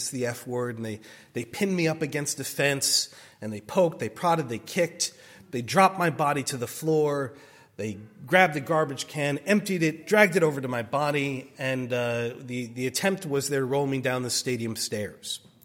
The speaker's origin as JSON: {"language": "English", "region": "New Jersey", "country": "United States", "tie": "born or raised there", "also_born_or_lived": "Colombia", "said": "My mother was Austrian and Jewish, my father Italian and Catholic. So for much of my life, growing up in New Jersey, I spoke like this for a very, very long time."}